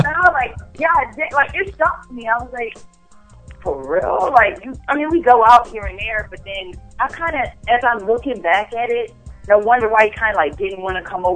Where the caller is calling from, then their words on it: DMV area, United States; I'm calling from the DMV.